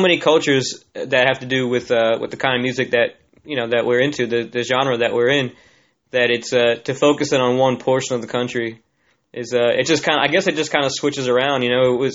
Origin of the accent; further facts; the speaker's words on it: Orlando, Florida, United States; I grew up in Orlando, so, you know, I know about cities getting stereotypes of, everybody thinks, you know, I grew up in Disney World.